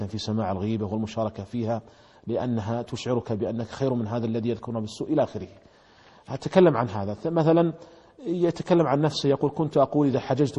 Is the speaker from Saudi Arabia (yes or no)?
yes; Saudi Arabia; عندنا في المملكة العربية السعودية